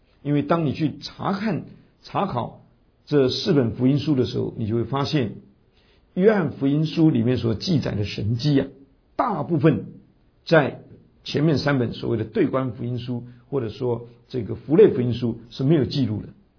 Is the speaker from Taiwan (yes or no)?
no; China; 特别像我们中国人用儿子的这个子的意思的时候